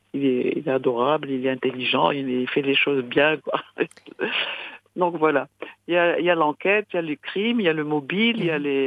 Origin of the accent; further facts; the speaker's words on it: Morocco; C'est pas parce qu'on est marocain qu'on n'a pas eu...